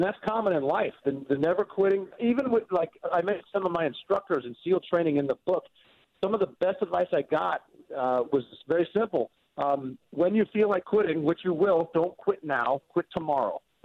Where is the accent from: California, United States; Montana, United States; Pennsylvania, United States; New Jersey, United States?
Montana, United States; Butte; growing up in Butte, Montana, I got dumped. The easiest way to get out is to join the military